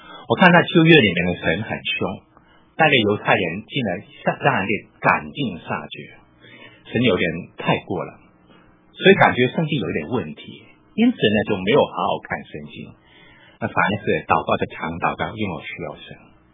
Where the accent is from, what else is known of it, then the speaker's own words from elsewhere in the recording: Hong Kong; 我是在香港出生长大，我在香港中学的时候就信了主